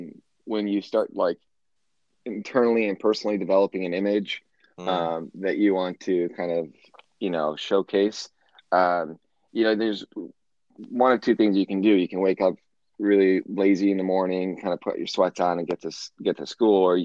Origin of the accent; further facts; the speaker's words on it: Detroit, Michigan, United States; I'm from the Detroit area, and prior to this, I worked in the automotive industry for about 9 years